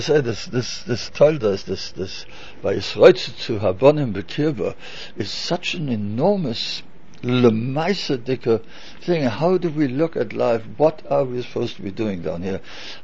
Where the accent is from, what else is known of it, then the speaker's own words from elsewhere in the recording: United Kingdom; I'm not a citizen. I can't vote. I'm British.